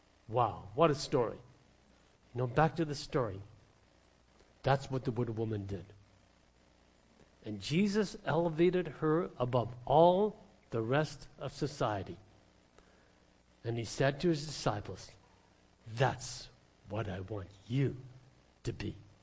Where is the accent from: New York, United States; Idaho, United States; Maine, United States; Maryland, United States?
New York, United States; New York City; born there; I was born in New York City, and I took that very personally.